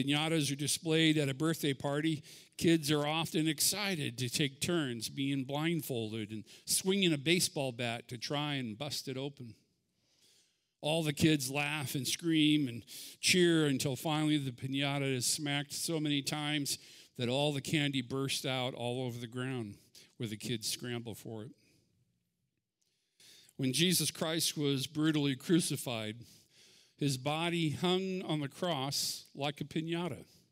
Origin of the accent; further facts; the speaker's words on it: California, United States; Growing up in Southern California, piñatas were extremely popular and colorful.